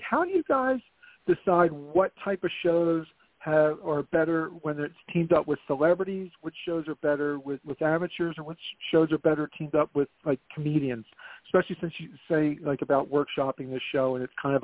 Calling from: Philadelphia, Pennsylvania, United States; Hi, Simon. … from Philadelphia.

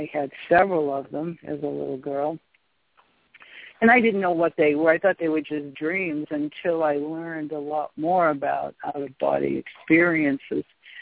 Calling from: New Orleans, Louisiana, United States; Yeah, I'm calling from New Orleans.

